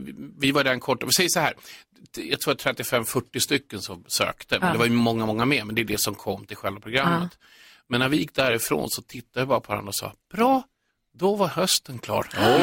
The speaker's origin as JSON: {"language": "Swedish", "town": "Sollentuna", "region": "Stockholm County", "country": "Sweden", "tie": "born or raised there", "said": "Jag är uppväxt i Sollentuna och i norr om Stockholm"}